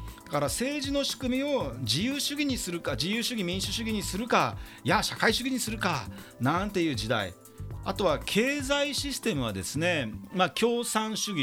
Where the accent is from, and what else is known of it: Yokohama, Kanagawa, Japan